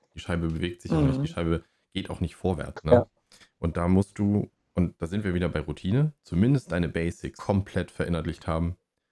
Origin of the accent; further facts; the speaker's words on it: Schleswig-Holstein, Germany; hier bei uns in Schleswig-Holstein